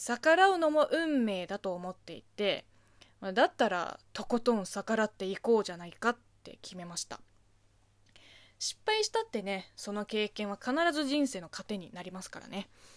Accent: China; Japanese is a second language; now in Japan; 。この番組は中国生まれ中国育ちの私 … がリスナーさんの質問に答えていく

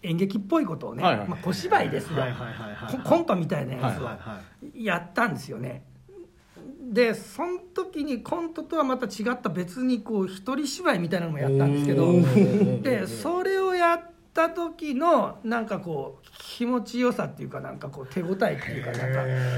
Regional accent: Fukuoka, Japan; あの僕福岡の出身なんですけどね

